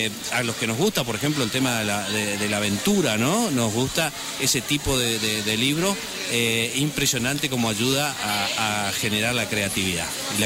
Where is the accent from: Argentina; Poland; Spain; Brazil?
Argentina; porque somos todos argentinos, nos costó muchísimo esto